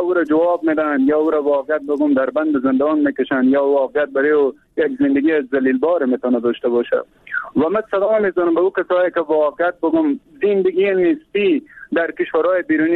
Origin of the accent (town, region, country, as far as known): Afghanistan